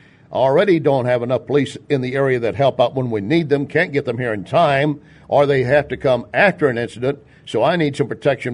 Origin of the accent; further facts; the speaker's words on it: Texas, United States; born there; I said, I was born in Texas.